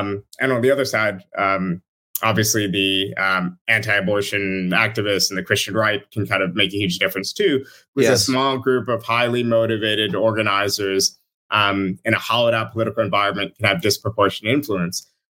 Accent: United States; not politics as we've known it growing up in the United States.

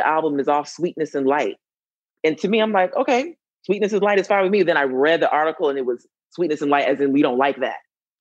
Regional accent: Atlanta, Georgia, United States; And the reason why this matters because I'm from Atlanta. And so I was like Atlanta's girl. I was a independent artist in Atlanta.

